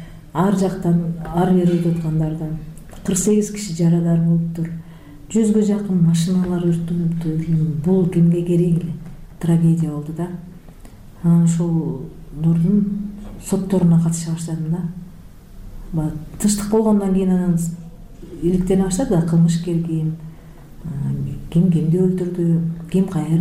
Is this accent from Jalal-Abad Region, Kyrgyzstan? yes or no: yes; Jalal-Abad Region, Kyrgyzstan; Баатырдын денеси көмүлгөн айылдан болом да, Камакырчын, Кошаң, Аң деген жерлер бар го эпосто. Ошол жерде чоңойгом да